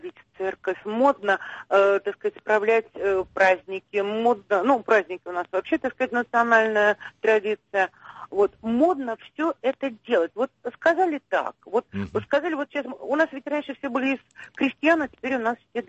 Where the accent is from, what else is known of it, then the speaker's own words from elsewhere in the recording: Moscow, Russia; moved away as an adult; now in Saint Petersburg, Russia; Я вообще коренная москвичка, приехала к мужу в 89-м году.